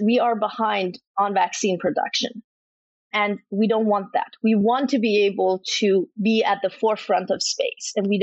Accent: Iran; I was born and raised in Iran

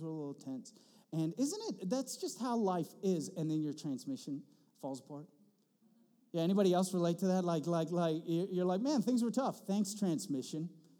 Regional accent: United States; As a husband, as a father, as an American, I find myself sometimes consumed with next March and March 2025 bread.

